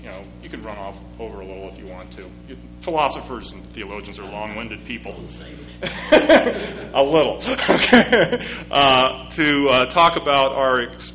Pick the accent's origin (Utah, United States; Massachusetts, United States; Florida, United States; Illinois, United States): Utah, United States; I grew up in Utah, and so I'm a Mormon.